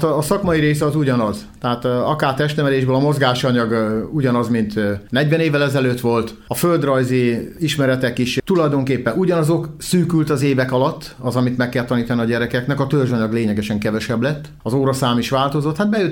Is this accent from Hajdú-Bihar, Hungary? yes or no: yes; Debrecen, Hajdú-Bihar, Hungary; kiderült, hogy én debreceni vagyok, még akkor is, hogyha Szolnokról jöttem haza